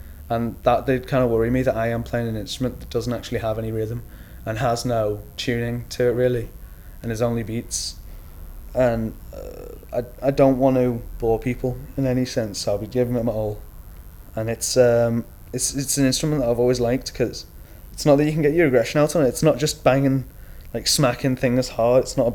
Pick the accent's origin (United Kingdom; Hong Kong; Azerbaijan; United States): United Kingdom; Liverpool, North West England; I'm 16 and I come from Liverpool.